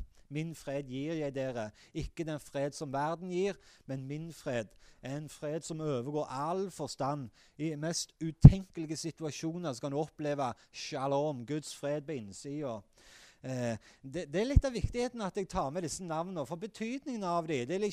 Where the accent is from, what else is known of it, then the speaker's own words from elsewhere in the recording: Eastern Norway, Norway; Det er klart, men som østlending så blir det litt mer sånn.